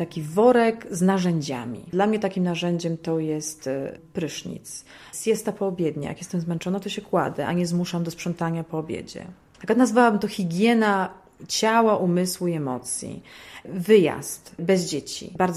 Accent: Poznań, Greater Poland Voivodeship, Poland; Tutaj się wychowałam na Sołaczu, w moim rodzinnym domu i przyjeżdżam regularnie w odwiedziny, ale to jest mój drugi dom.

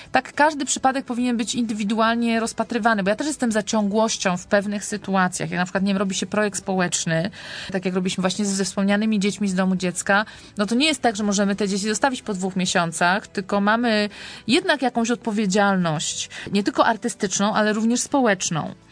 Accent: Poznań, Greater Poland Voivodeship, Poland; born there; also born or lived in Wrocław / Kraków / Łódź; Ja mieszkałam wcześniej w wielu miastach, we Wrocławiu, w Krakowie, w Łodzi. Z urodzenia jestem poznanianką

